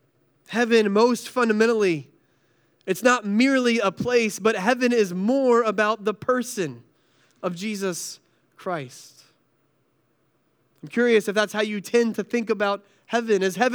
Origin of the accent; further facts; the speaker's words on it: North Carolina, United States; now in Northeast, United States; So our family, we're from North Carolina, and they say that you can take the boy out of the South, but you can't take the South out of the boy.